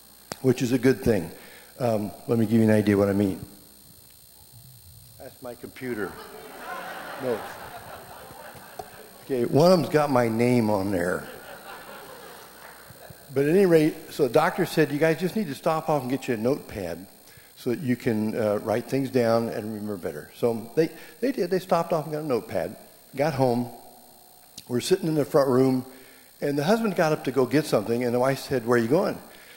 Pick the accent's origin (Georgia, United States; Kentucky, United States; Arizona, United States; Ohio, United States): Arizona, United States; Phoenix; We're from Phoenix, Arizona, and it's still nice here.